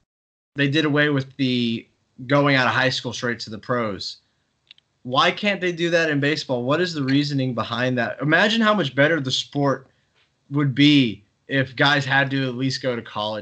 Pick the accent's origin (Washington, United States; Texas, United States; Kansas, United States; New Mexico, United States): Texas, United States; Because I'm from Texas, and like Virginia to me was way too cold.